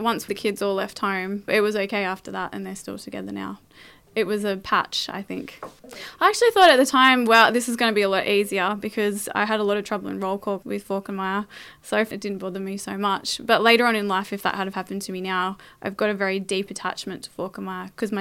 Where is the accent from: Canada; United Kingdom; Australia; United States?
Australia; New South Wales; born there; I was born in Lake Argelico, which is a little bit inland of Tamworth.